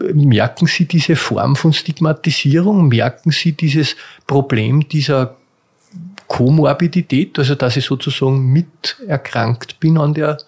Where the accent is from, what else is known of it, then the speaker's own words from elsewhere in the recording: St. Pölten, Lower Austria, Austria; Also ich komme da aus der Gegend, aus St. Pölten, nicht?